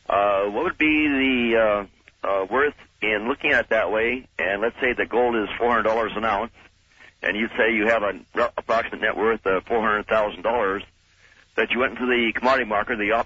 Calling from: Vancouver, Washington, United States; Yes. I'm calling from Vancouver, Washington.

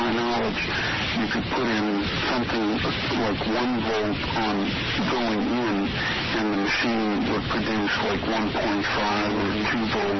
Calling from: Las Vegas, Nevada, United States; From Las Vegas.

